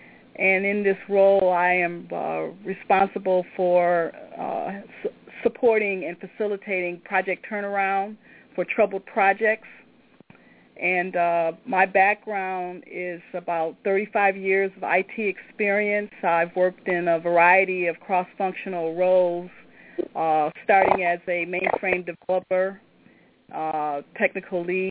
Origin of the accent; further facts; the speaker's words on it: Detroit, Michigan, United States; I'm originally from Detroit, and I was working in Hartford, Connecticut for the Hartford Insurance Group.